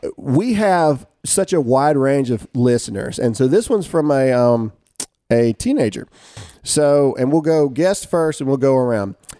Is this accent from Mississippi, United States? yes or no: yes; Mississippi, United States; Where we grew up in Mississippi, there's not a professional team.